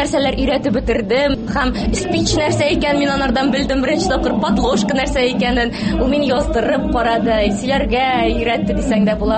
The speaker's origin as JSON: {"language": "Tatar", "town": "Däüläki", "region": "Tatarstan", "country": "Russia", "tie": "born or raised there", "said": "Мин Алпас ягы кызы, Дәүләки дигән бер бик тә матур табигатьле авылда"}